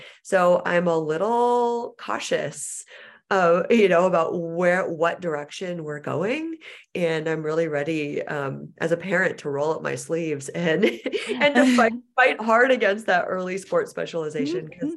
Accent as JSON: {"language": "English", "town": "Seattle", "region": "Washington", "country": "United States", "tie": "born or raised there", "said": "And so I was a three sport athlete growing up in Seattle."}